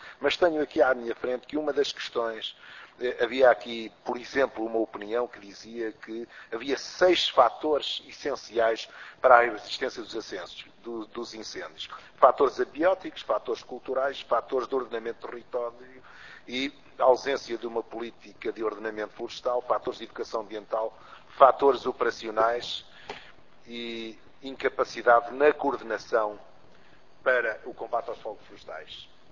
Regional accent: Aveiro, Portugal; sou da Aveiro, é uma região de minifúndio, sou um proprietário rural

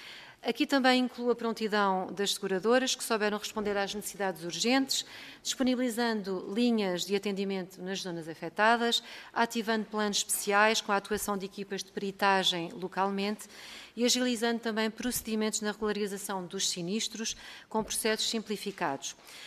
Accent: Leiria, Portugal; eu sou do Distrito de Leiria e portanto sei bem aquilo que aconteceu

